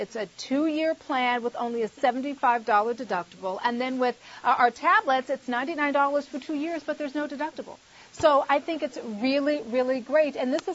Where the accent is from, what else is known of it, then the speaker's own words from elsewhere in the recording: California, United States; But and I'm from California. I'm an original California girl.